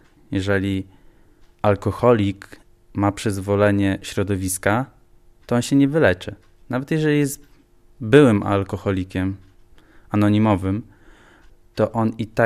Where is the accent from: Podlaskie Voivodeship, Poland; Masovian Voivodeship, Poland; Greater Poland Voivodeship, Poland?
Podlaskie Voivodeship, Poland; Białystok; Wychowałam się w Starosielcach, przy ulicy Warszczańskiej mieszkałem.